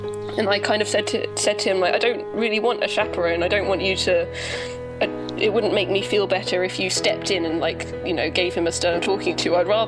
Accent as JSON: {"language": "English", "town": "Brighton", "region": "South East England", "country": "United Kingdom", "said": "And, you know, like, where are you from? I say Brighton, trying to, like, stop him talking to me."}